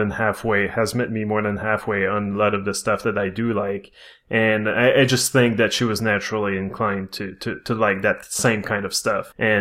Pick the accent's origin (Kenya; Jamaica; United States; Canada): Canada; Quebec; Maybe it's I'm privileged as a Canadian or as a Quebecer with some.